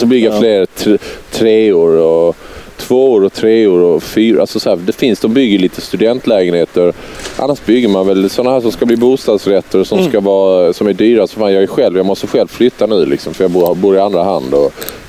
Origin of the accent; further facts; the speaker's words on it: Malmö, Skåne, Sweden; Jag är uppväxt i Malmö, ja. Slottsstaden i Malmö.